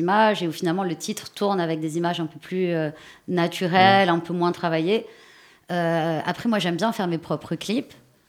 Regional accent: Paris, Île-de-France, France; Moi, j'ai appris le corse avec ma grand-mère, qui elle-même ne l'écrivait pas. Après, je suis une corse de la diaspora, j'ai grandi à Paris.

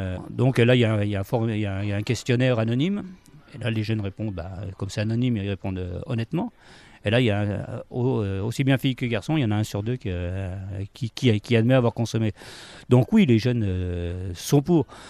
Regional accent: France; bon, je suis Français

